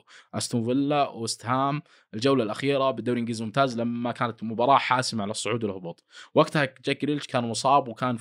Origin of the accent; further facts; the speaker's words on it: Saudi Arabia; ترى انا ممتازين في لعبه الفانتسي احنا كسعوديين